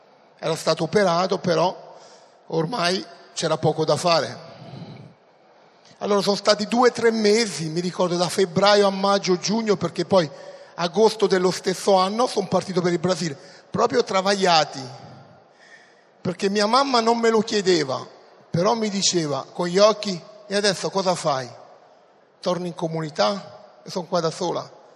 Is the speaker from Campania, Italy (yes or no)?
yes; Naples, Campania, Italy; Io sono di Napoli, eravamo lì a Roma, c'era mia mamma e mia sorella.